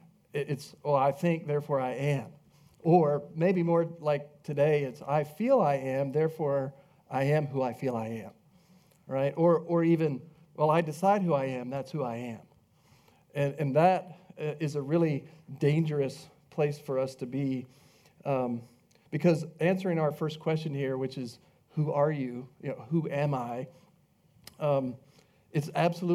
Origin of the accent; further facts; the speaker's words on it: Georgia, United States; born there; now in Texas, United States; It says, hey, I live in Texas. I was born in Georgia in 1966. I'm an American.